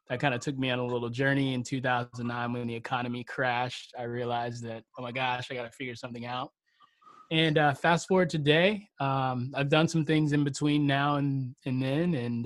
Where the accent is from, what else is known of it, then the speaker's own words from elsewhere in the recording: Brooklyn, New York, United States; also born or lived in Florida; I hail from Brooklyn, New York. I'm a Florida boy by birth.